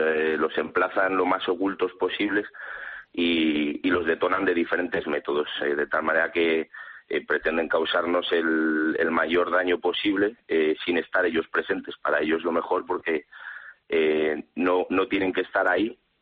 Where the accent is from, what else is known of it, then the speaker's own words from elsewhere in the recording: Madrid, Community of Madrid, Spain; born there; moved away as an adult; now in Asturias, Spain; nací en Madrid y bueno, a los 19 años ya ingresé en la academia y desde entonces ya no paro allí. Ahora estoy en Asturias, ahí en el Regimiento Príncipe.